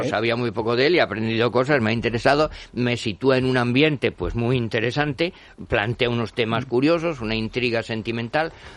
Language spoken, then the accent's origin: Spanish; Valencian Community, Spain; Yo, como valenciano y que me gusta la paella